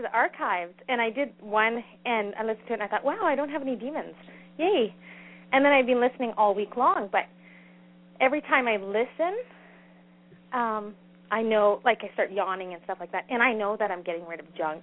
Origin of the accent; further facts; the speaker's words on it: Alberta, Canada; Yeah, I'm from northern Alberta